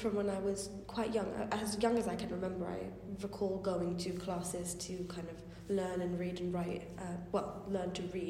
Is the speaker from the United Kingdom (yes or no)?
yes; London, United Kingdom; because growing up in London, there is so much diversity everywhere, and Oxford is not the same.